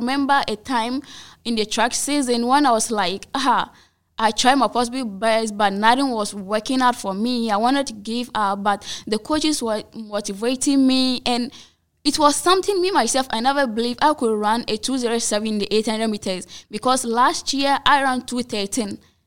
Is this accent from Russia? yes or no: no; Sandema, Upper East, Ghana; and I'm from Sandama, from the Upper East region, which is in Ghana.